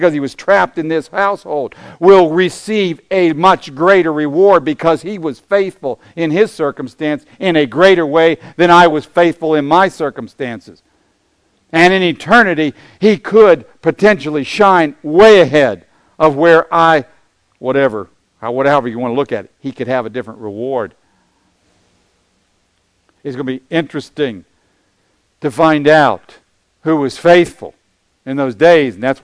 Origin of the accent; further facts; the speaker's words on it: United States; because I am an American in the 21st century now, who has the opportunity to teach the Word of God, I have been given an enormous opportunity.